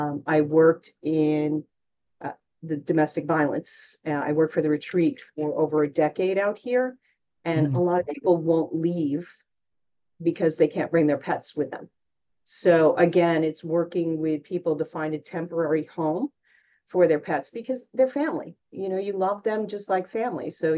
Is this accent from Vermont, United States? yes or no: yes; Vermont, United States; So I was born in Vermont, and I am a fifth generation Vermonter who have always rescued animals.